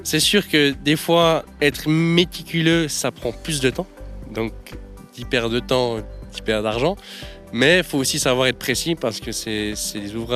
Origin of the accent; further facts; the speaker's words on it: Jura, Switzerland; je viens des Franches-Montagnes, j'ai 19 ans